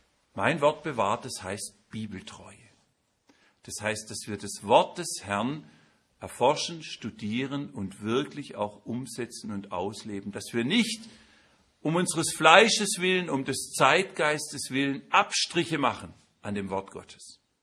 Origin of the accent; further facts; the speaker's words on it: Baden-Württemberg, Germany; Aber bei uns in Baden-Württemberg ist inzwischen auch ein sehr steiniger Boden.